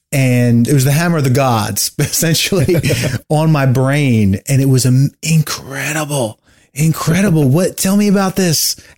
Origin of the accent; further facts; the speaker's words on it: New Jersey, United States; moved away as an adult; New Jersey's my home state. I grew up in South Jersey. I lived there the first 25 years of my life.